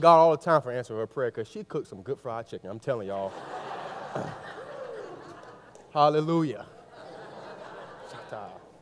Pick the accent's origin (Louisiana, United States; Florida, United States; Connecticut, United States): Florida, United States; Miami; most people know I'm from Miami, right? So I'm a kind of a city boy, so I don't know a lot about different yard work or anything like that.